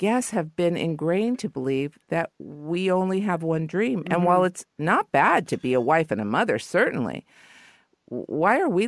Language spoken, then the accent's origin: English; Los Angeles, California, United States; You know, I used to be, I guess, embarrassed because I'm from L.A., but I'm from the Valley.